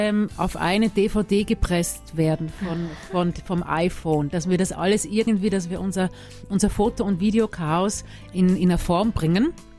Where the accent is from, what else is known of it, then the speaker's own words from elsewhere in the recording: Lower Austria, Austria; also ich bin ja nicht in Wien aufgewachsen, sondern mit Wien, 30 Kilometer, 40 Kilometer war Wien entfernt von mir und war natürlich viel in Wien